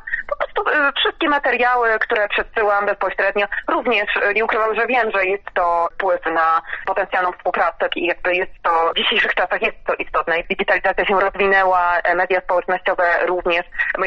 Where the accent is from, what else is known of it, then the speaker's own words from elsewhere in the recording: Garwolin, Masovian Voivodeship, Poland; ja pochodzę z pięknego miasta Karwolin, gdzie jeszcze przed obecnością w Warszawie bardzo dużo działałam.